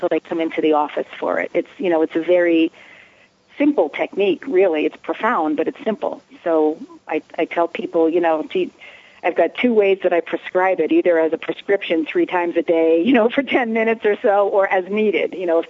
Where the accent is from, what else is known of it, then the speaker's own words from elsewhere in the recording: New Jersey, United States; Yeah, because I grew up in New Jersey.